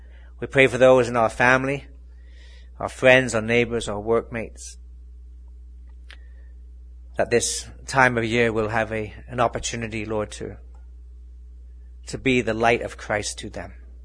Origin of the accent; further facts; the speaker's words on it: England, United Kingdom; moved away; I remember growing up in England on a rainy day like this.